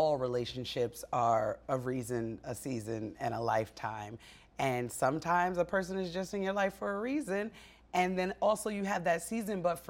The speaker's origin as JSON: {"language": "English", "region": "New Jersey", "country": "United States", "tie": "born or raised there", "said": "If certain people haven't, I don't know, left my home state of New Jersey, it's hard."}